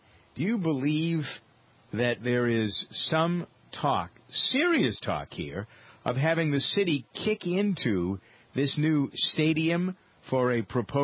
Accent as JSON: {"language": "English", "town": "Framingham", "region": "Massachusetts", "country": "United States", "tie": "born or raised there", "said": "We have going on in Framingham, my hometown, Massachusetts, a big to-do about the bus contract."}